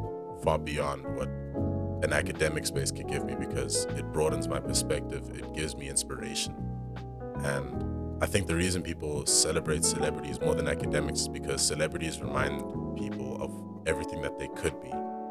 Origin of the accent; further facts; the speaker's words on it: South Africa; I'm a South African as well, man.